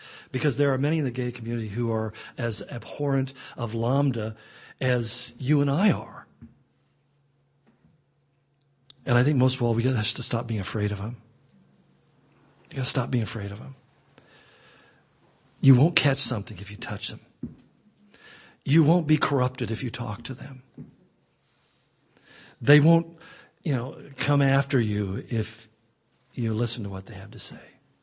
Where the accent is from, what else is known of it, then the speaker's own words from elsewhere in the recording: Spokane, Washington, United States; You know, again, I'm a kid from Spokane.